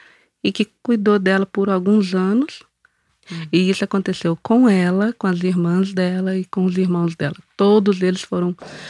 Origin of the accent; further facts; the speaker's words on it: Uberaba, Minas Gerais, Brazil; born there; Eu nasci em Uberaba